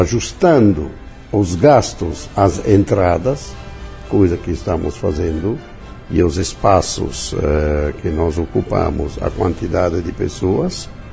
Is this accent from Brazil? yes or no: no; Tolentino, Marche, Italy; Sou de uma cidade que se chama Tolentino, província de Macerata, na região das Marcas ou Marche.